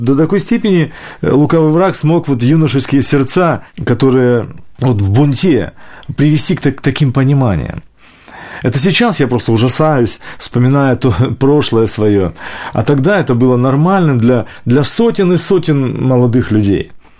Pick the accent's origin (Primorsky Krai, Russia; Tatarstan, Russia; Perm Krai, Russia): Primorsky Krai, Russia; born there; Я родился в Приморском крае, недалеко от китайской границы, и там всего это было много.